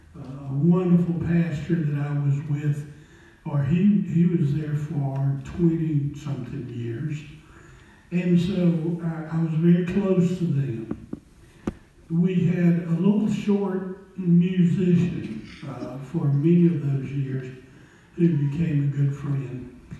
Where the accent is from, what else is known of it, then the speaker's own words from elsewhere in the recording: Mississippi, United States; Well, I grew up north. I grew up in North Mississippi.